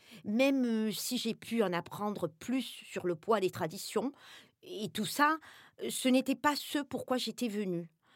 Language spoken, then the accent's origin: French; Belgium; Moi, je suis belge.